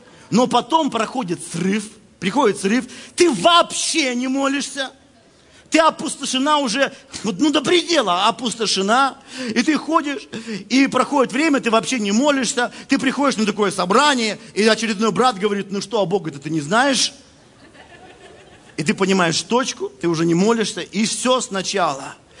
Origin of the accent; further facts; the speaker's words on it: Russia; вот как россиянин, вот что на Украине намного вкуснее, чем в России, это еда.